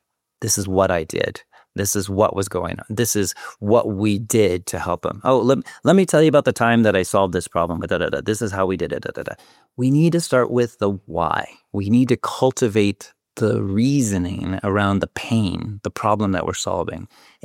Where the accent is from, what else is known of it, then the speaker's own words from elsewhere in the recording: Kansas, United States; I grew up in Kansas, which is in the middle of this United States, very small conservative town